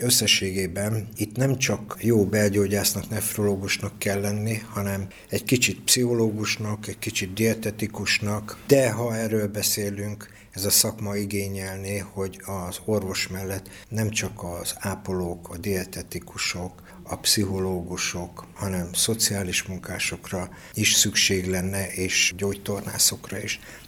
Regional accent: Debrecen, Hajdú-Bihar, Hungary; Nem mellesleg debreceniként elmondható

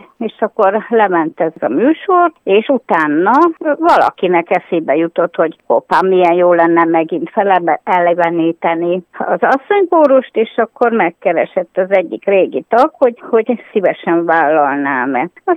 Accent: Nyíregyháza, Szabolcs-Szatmár-Bereg, Hungary; also born or lived in Veresegyház; vissza kellett jönnünk ide Nyíregyházára, ugyanis én itt is születtem, itt dolgoztam, tehát csak egy kitérő volt a veresegyházi életünk, egy 10 éves nagyon jó kitérő volt

